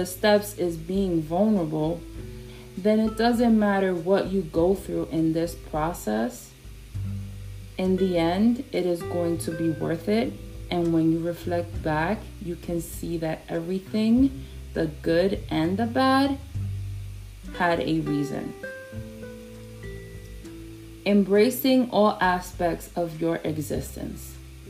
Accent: New York City, New York, United States; coming from a New York City state of mind, born and raised in the Bronx

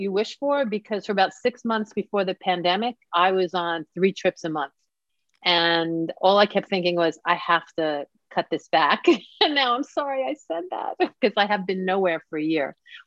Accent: Queens, New York, United States; I grew up in Flushing, Queens.

